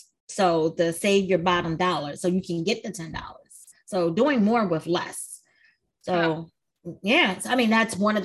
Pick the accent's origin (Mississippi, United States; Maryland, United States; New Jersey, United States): Maryland, United States; Baltimore; I'm from Baltimore.